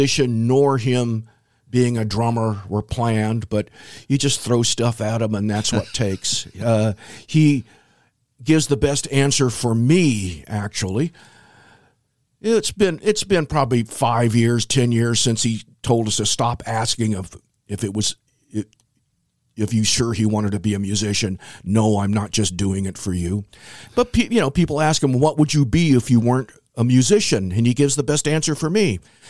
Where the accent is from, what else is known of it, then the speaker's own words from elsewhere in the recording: Anchorage, Alaska, United States; born there; now in St. Petersburg, United States; No, I was born in Anchorage, Alaska.